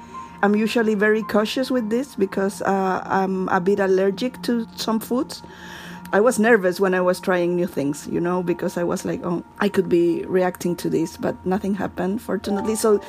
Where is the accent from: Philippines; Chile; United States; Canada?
Chile; I am from Chile.